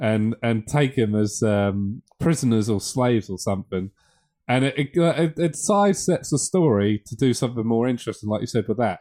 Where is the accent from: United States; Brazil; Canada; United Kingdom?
United Kingdom; we're British